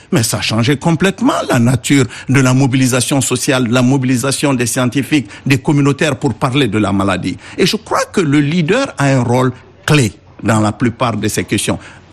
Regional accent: Cameroon; Moi, je viens du Cameroun

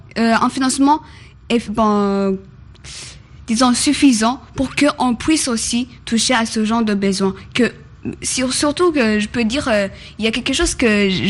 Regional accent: Burundi; surtout chez nous au Burundi, maintenant, on traverse une certaine crise économique

